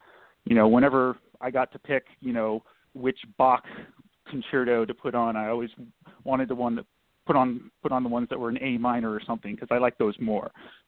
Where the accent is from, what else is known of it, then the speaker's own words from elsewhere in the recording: Boston, Massachusetts, United States; so growing up in Boston, I went to a Catholic church in Harvard Square, St. Paul's, and parts of the Mass were in Latin.